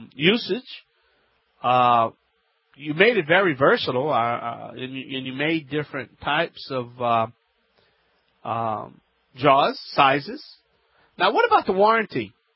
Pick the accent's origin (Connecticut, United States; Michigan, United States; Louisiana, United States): Louisiana, United States; here … America's favorite home improvement self-help expert